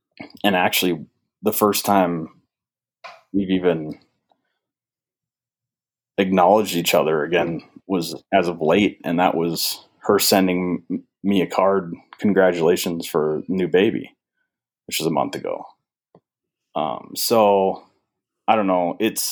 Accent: North Dakota, United States; So I'm from North Dakota. A very, very red state. I guess our main claims of fame here are oil and farming.

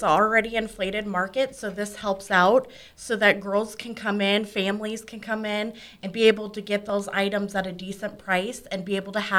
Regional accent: Omaha, Nebraska, United States; now in Fremont, United States; No, originally I'm from Omaha.

